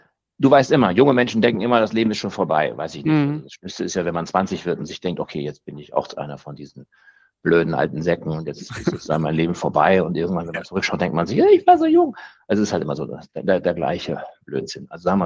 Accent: Northern Germany, Germany; Wobei der größere Sprung war, als Norddeutscher nach Tübingen zu gehen.

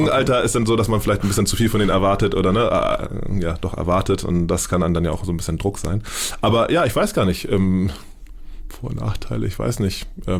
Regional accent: Hamburg, Germany; ich bin in Hamburg aufgewachsen mit dem Mojo.

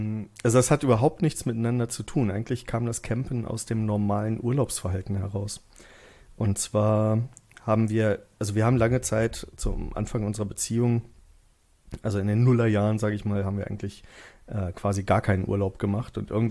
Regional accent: Wolfenbüttel, Lower Saxony, Germany; Wir kommen aus der Jägermeisterstadt, aus Jägermeister City, aus Wolfenbüttel.

